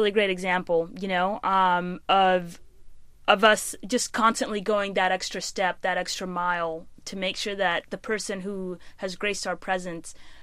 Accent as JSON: {"language": "English", "country": "South Sudan", "said": "where I come from, we always serve tea. I'm from South Sudan."}